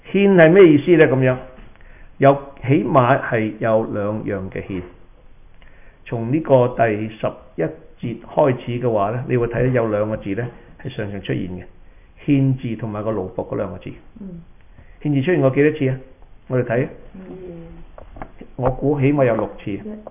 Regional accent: China; 我哋中國人有一句話叫人洗心革面啊嘛

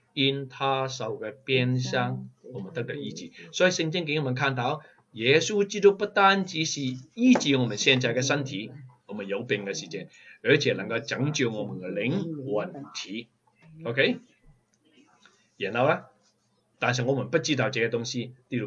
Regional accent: China; now in Canada; 如果不是加拿大这个国家愿意打开给我们能够移民来，我们没有今天

